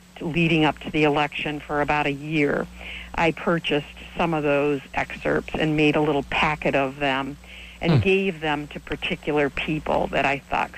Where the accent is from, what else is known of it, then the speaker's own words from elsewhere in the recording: Midwest, United States; and I'm from the Midwest